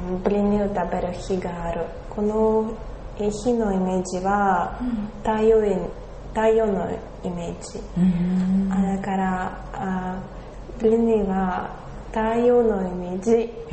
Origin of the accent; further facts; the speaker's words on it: Vladivostok, Primorsky Krai, Russia; Japanese is a second language; now in Japan; はい、ロシア広い。私はウラジオストクの出身です。